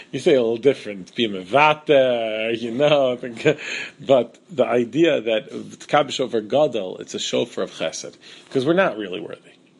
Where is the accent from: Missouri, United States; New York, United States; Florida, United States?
New York, United States; Staten Island; I remember growing up in Staten Island, that's what my father did, that he had Yom HaTzmut on Hei Ir.